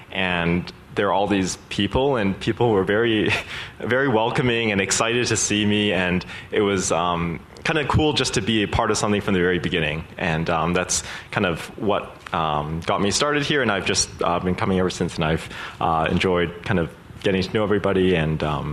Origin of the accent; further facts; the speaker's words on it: Canada; now in Mountain View, United States; I am Canadian. Don't tell anyone.